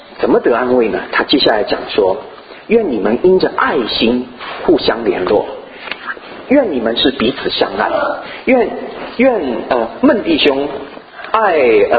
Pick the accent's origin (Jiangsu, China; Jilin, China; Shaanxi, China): Jiangsu, China; Suzhou; 我是苏州人